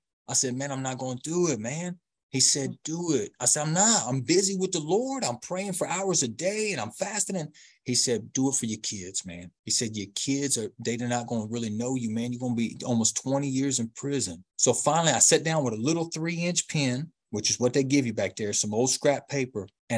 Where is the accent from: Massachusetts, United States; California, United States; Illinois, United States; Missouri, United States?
Illinois, United States; So I'm from Illinois. They sent me to Florida.